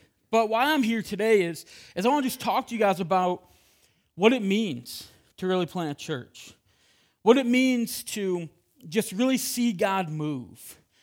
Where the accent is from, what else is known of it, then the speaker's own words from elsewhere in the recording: Grand Rapids, Michigan, United States; born and raised in Michigan. I grew up in the Grand Rapids area.